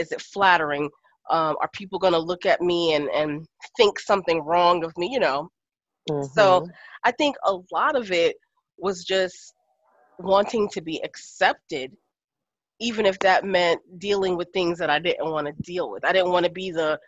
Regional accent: Queens, New York, United States; I came from Queens, from attending Catholic school to going to the Bronx to a public school. That was a culture shock.

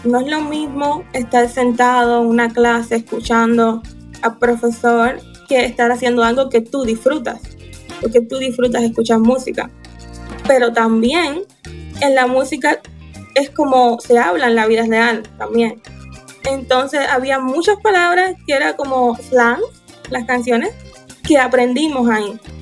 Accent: Havana, Cuba; moved away as an adult; now in Trinidad and Tobago; nací en La Habana, Cuba, en un barrio que se llama La Timba, que es un nombre muy popular en Cuba. Viví ahí hasta que cumplí 18 años y ahora vivo en Trinidad y Tobago

